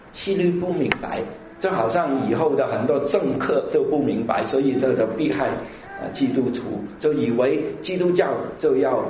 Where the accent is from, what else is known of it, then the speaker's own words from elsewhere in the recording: China; 我们中国人有一句话叫放火烧天徒劳无功